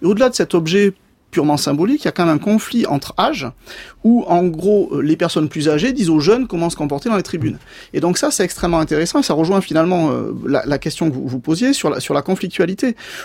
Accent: Southwest France, France; je suis originaire du Sud-Ouest

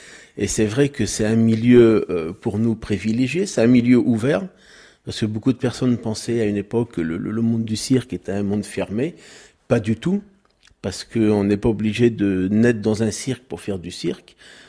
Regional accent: Sint-Amandsberg, Flanders, Belgium; born there; Alors moi, je suis né en Belgique. à côté de Gand, à Saint-Amandsberg, parce que bah, nous, on était, mon père avec ma mère étaient en tournée à cette période-là en Belgique. Donc moi, je suis né en Belgique.

